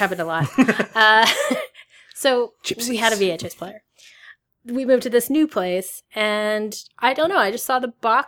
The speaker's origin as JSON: {"language": "English", "region": "New Jersey", "country": "United States", "said": "It was set in New Jersey. And I'm from New Jersey, so that was something."}